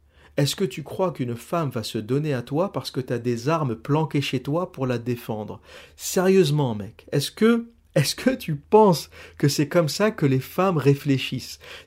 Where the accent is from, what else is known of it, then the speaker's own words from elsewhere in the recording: Rouen, Normandy, France; je suis moi-même de Rouen, je connais cette culture, je connais ce délire. Tu grandis dans un cocon familial avec le père, la mère, le schéma traditionnel